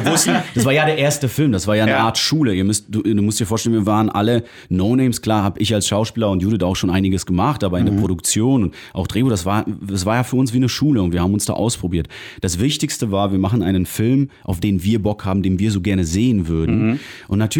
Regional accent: Poland; Und ich bin Pole

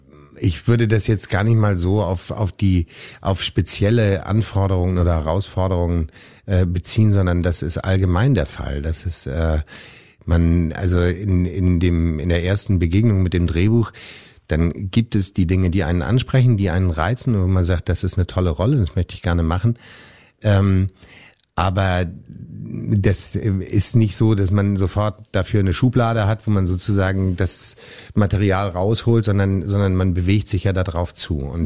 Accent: Hamburg, Germany; Ich bin in Hamburg aufgewachsen, ja.

